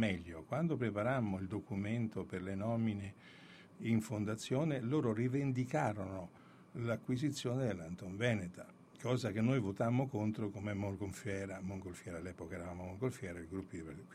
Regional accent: Rome, Lazio, Italy; born there; Io per questo sono nato a Roma nel 52, pur avendo tutti i parenti di Piancastagnaio.

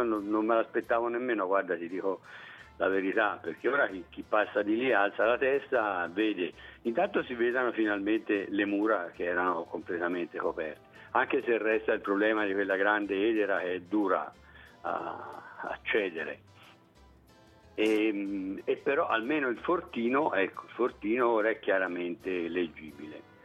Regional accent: Siena, Tuscany, Italy; per chi come me, insomma, nato e cresciuto a Siena, convinto di aver visto tutto, di sapere tutto

